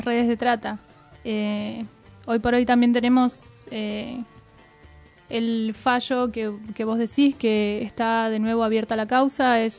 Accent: Tucumán, Argentina; yo particularmente como tucumana es una situación que viví bastante de cerca, la desaparición de mujeres en Tucumán

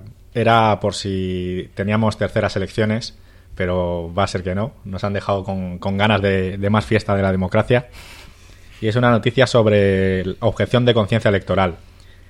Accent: Spain; Y que es una obligación de todos nosotros como españoles y ciudadanos de bien estar en una mesa electoral.

